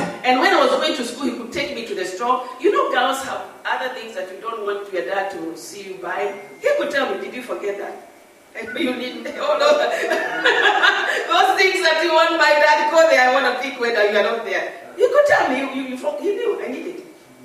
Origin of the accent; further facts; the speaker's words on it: Moiga, Central, Kenya; also born or lived in Hororo; So I was brought up in Moiga, went to school there, then went back, we went to my high school in Kelowea Girls in Kirinyaga, then the Lelike Girls in Kabete, Roa Kabete.